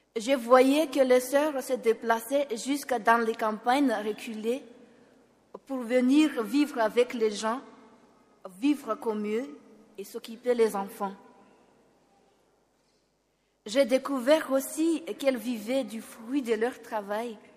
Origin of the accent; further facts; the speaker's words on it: Madagascar; j'ai 30 ans. Et je suis malgache